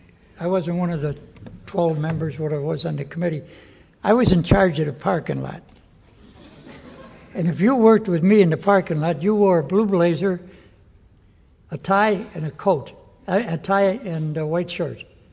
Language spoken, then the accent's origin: English; Chicago, Illinois, United States; born there; I was born on July 17th, 1922. My wife was born on April 27th, 1922. We were born in the same hospital in Chicago.